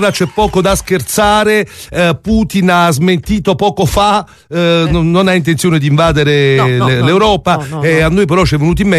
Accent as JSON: {"language": "Italian", "town": "Naples", "region": "Campania", "country": "Italy", "said": "Noi siamo napoletani"}